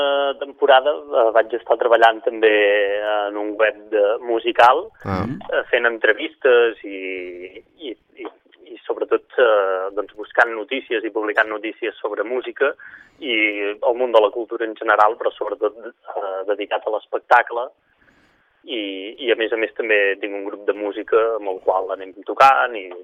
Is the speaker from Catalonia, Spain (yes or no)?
yes; Catalonia, Spain; com que som d'Osona, doncs bastant influenciat per la boira i la foscor que tenim a l'hivern.